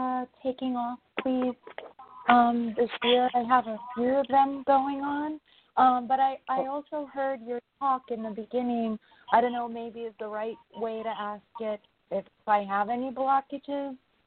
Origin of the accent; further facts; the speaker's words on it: New York, United States; From New York.